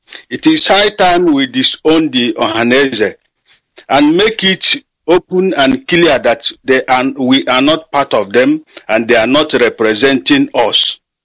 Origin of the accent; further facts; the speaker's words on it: Mbwe, Nigeria; now in Germany; And I come from Mbwe in Olu Zone, Biafra land.